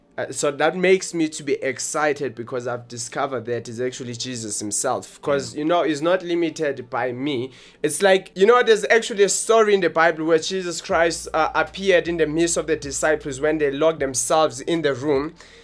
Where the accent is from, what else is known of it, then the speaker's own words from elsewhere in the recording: Johannesburg, Gauteng, South Africa; From South Hills, Johannesburg. That's where we're from. We are the guys from Johannesburg, South Africa.